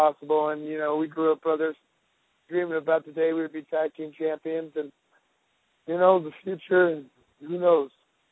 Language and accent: English; Florida, United States; also born or lived in Georgia; I was born in Georgia and raised in Florida, and anything in the Southern area, I just love being there.